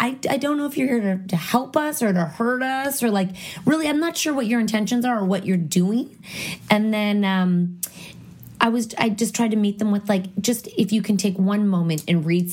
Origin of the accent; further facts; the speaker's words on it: United States; Although I'm American, but I don't live there. So I've never lived there.